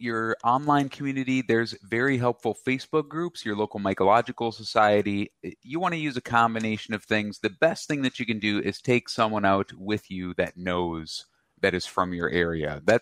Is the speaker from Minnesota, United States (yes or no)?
yes; Minnesota, United States; The morels are fascinating because I'm from Minnesota, and morels the state mushroom